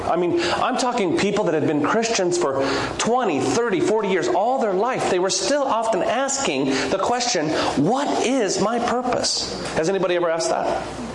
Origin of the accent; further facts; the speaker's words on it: La Crescenta, California, United States; now in Tujunga, United States; I was born and raised in La Crescenta, and I live in Tujunga, right behind the cross, the cross there.